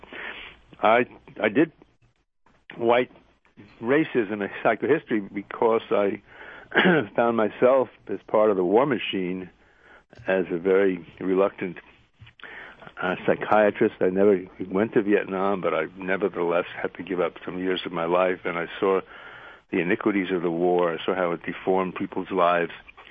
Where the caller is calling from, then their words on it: New York City, New York, United States; because I'm calling from New York State, and New York City, rather. I live near Riverside Church